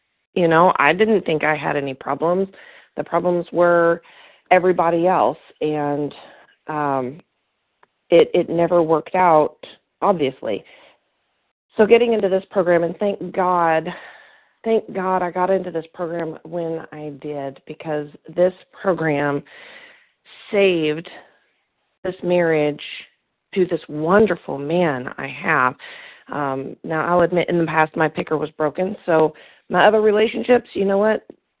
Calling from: Kentucky, United States; I'm calling from Kentucky.

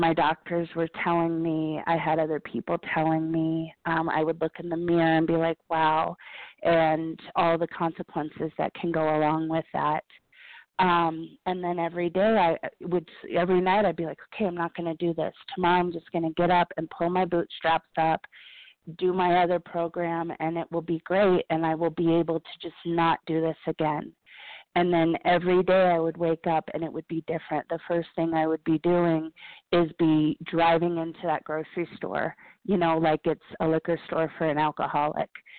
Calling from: Colorado, United States; I'm a food addict, and I'm calling from Colorado.

